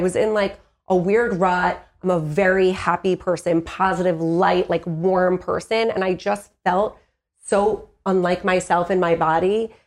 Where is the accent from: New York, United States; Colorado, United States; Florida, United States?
New York, United States; Long Island; You know, I grew up in Long Island and most of my friends are back there.